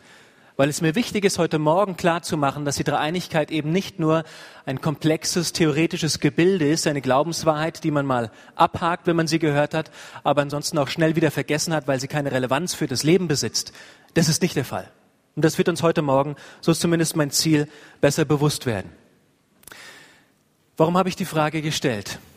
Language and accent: German; Rhineland-Palatinate, Germany; Ich freue mich, mal wieder hier sein zu können in meiner alten Heimat im Mittelrhein, hier oben auf der Höhe.